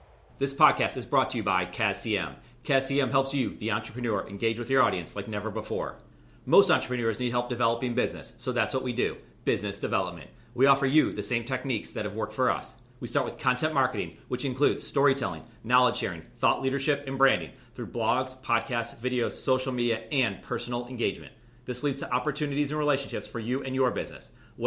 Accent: Buffalo, New York, United States; now in Charlotte, United States; I'm from Buffalo, New York, so I'm used to the cold. I do live in Charlotte

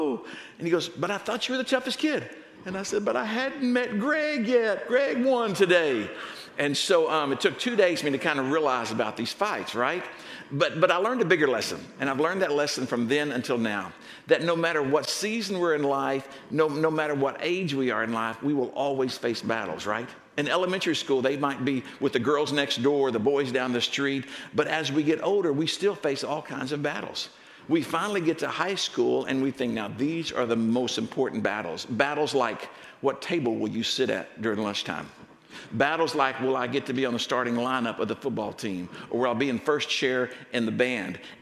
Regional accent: Dallas, Texas, United States; moved away as an adult; now in San Diego, United States; I'm not from around here. Okay. About 5 years ago, my wife, Denise, she's sitting over here. She and I moved from Dallas-Fort Worth, Texas area, and we moved to San Diego to begin ministering at East Lake Church.

